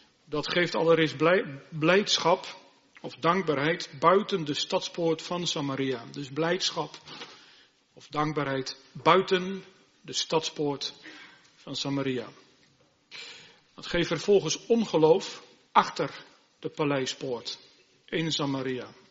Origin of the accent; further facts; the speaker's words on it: Harderwijk, Gelderland, Netherlands; We zijn opgegroeid in Harderwijk, plaats die in de zomer allerlei Duitse toeristen trok.